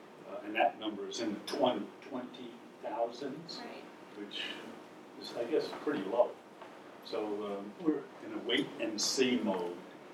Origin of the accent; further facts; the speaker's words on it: New Jersey, United States; We're from New Jersey, and I have MDS with a low platelet count.